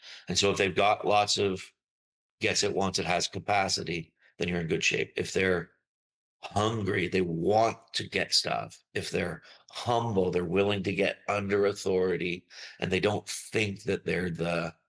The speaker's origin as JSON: {"language": "English", "country": "Canada", "tie": "born or raised there", "said": "And, you know, growing up in Canada, Canada's a multicultural mosaic."}